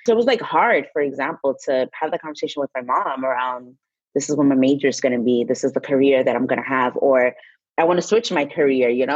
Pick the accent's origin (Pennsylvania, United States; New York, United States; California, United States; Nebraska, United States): New York, United States; also born or lived in Dominican Republic; I was born in the States, but grew up between New York and Dominican Republic.